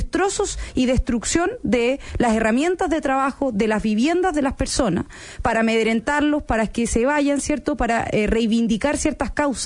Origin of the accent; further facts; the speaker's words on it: Los Lagos, Chile; Porque yo también vengo del sur de Chile y hemos corrido el riesgo, incluso en la región de los Lagos